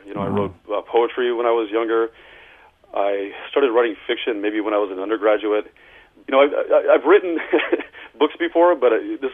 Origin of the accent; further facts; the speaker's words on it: Michigan, United States; I grew up by the other border, up by Canada, and... so I went from one border to the other, you know, up in northern Michigan, in a sparsely populated area in the Upper Peninsula of Michigan